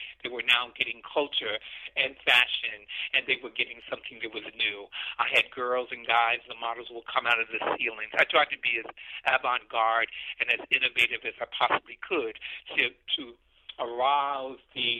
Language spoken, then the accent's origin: English; Newark, New Jersey, United States; I was born and reared in Newark, New Jersey by an incredible, incredible, incredible lady, my mother.